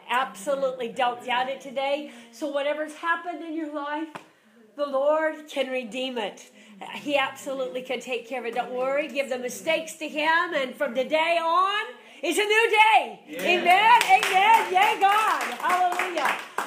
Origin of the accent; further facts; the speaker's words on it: Kansas City, Missouri, United States; I grew up in Kansas City, Missouri, but I love to tell people all the time it's not true, but I like to say it anyway.